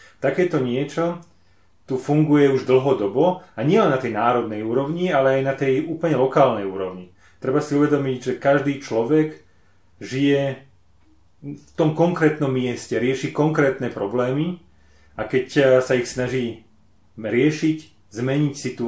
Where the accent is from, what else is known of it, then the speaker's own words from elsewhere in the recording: Banská Bystrica Region, Slovakia; Viete, že ja som z Banskobystrického kraja a v kraji, v ktorom pochádzam